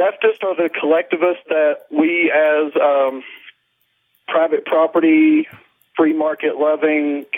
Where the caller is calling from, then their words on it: Tennessee, United States; Calling in from Tennessee, East Tennessee to be exact.